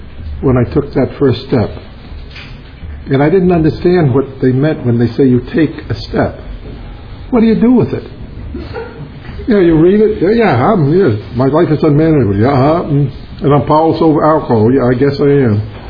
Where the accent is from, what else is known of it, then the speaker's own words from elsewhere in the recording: Providence, Rhode Island, United States; I do not have a speech impediment. I was born and raised back in Providence, Rhode Island.